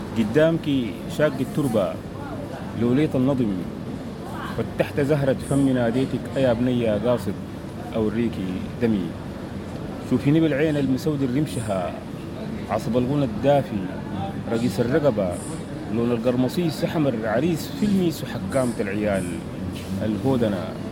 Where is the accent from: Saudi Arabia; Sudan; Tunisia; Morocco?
Sudan; Khartoum; من أب وأم داركوريين، ولدت في الخرطوم مطلع السبعينات، ونشأت وترعرعت في حي الشجرة، ومن ثم انتقلنا لجبرة. درست مراحل دراسية كلها في الخرطوم،